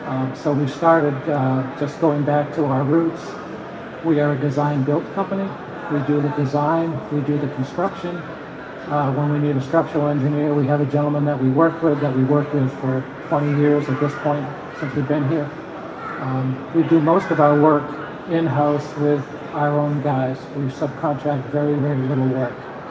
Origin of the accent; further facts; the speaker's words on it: Nantucket, Massachusetts, United States; now in Charleston, United States; Where I grew up on Nantucket, you would build a $1 million house for a client